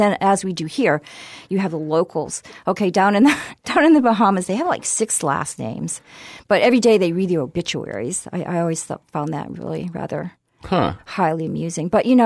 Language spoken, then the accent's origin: English; Stuart, Florida, United States; I grew up in Stuart, Florida, and I listened to WQAM out of Miami, which was a top 40s radio station.